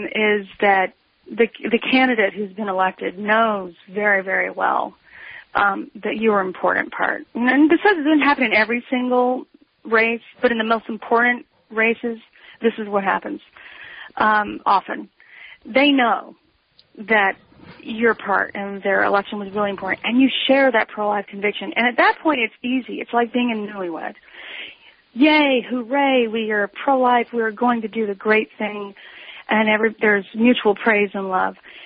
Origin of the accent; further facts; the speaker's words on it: the South, United States; I mean, I'm from the South, and I don't really love conflict. I mean, I know at least my model of being from the South.